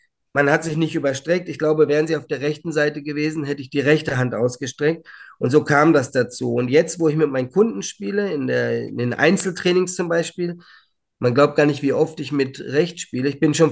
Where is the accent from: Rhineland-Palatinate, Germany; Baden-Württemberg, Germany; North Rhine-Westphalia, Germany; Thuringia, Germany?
North Rhine-Westphalia, Germany; Hamm; born there; Stella Bengtsson in Hamm spielte damals in meiner Geburtsstadt.